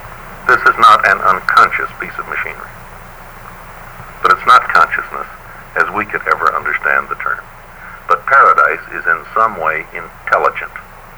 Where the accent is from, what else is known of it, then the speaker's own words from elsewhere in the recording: Chicago, Illinois, United States; Chicago and look down Michigan Avenue. I love this city. It's dirty, it's ugly, and all that, but it's my hometown. I grew up there.